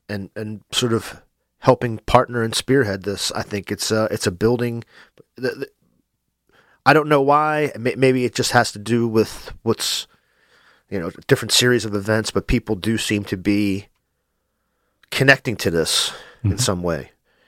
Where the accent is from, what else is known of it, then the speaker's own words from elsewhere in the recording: Wilmington, United States; I'm from Wilmington, and it's funny, like you said, you're here. I'm a Wilmingtonian, 50 years.